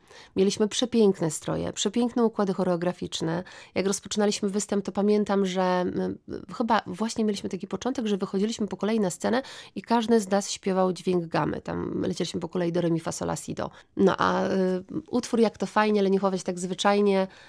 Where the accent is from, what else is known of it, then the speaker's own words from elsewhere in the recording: Ruda Śląska, Silesian Voivodeship, Poland; Również byłam częścią takiego stowarzyszenia, które nazywało się wówczas SMOG i myśmy to chyba nazywali Klubem Lidera Młodzieżowego SMOG w Rudzie Śląskiej